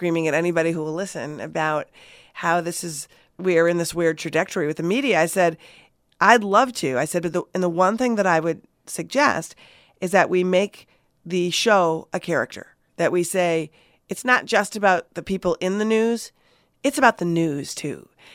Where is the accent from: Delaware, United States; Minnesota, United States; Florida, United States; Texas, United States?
Minnesota, United States; I'm from Minnesota and you're nice to people.